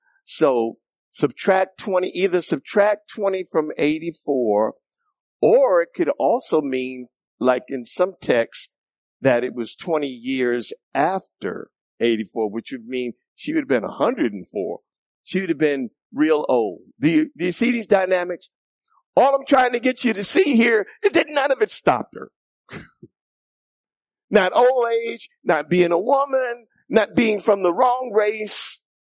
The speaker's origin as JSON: {"language": "English", "town": "New York City", "region": "New York", "country": "United States", "tie": "born or raised there", "said": "I grew up in New York City and in the Bronx."}